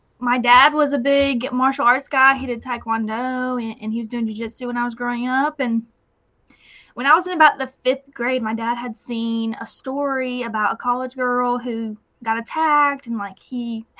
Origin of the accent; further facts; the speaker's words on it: Greenville, South Carolina, United States; Yeah. I'm from Greenville, South Carolina, so I wrestled at Blue Ridge High School.